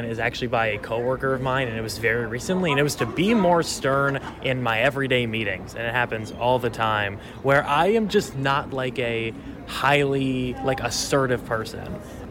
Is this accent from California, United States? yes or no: no; Colorado, United States; I have lived in Colorado my entire life